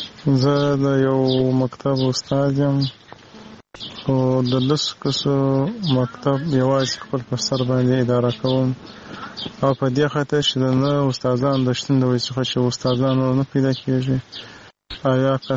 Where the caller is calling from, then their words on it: Marjah, Helmand, Afghanistan; زده هلمند ولایت مرجین می اړیکه نیولې ده